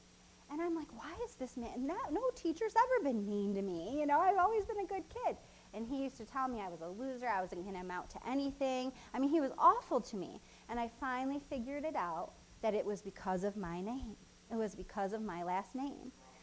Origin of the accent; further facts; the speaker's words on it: Jamestown, United States; I grew up in Jamestown, and I remember various families.